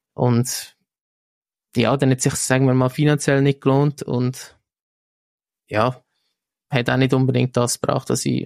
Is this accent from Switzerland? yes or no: yes; Switzerland; wie ich gesagt habe, als Schweizer